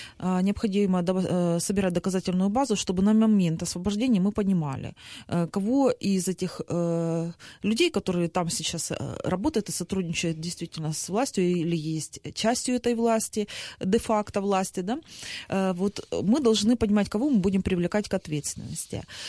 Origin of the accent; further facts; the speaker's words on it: Donetsk, Donetsk Oblast, Ukraine; Я же тоже из Донецка, и я прекрасно видела, что происходило.